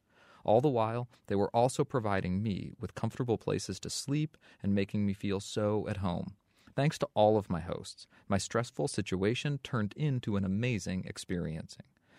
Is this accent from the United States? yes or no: yes; United States; I'm an American living in Europe, and visa problems compelled me to leave my adopted home for a while